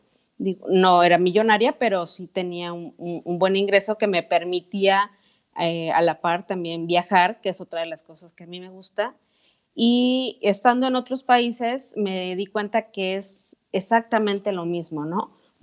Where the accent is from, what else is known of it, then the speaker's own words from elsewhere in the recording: Veracruz, Mexico; also born or lived in Oaxaca; Yo soy veracruzana, ahora sí que nacida en un estado donde la comida, pues bueno, es súper importante, pero también soy adoptada oaxaqueña.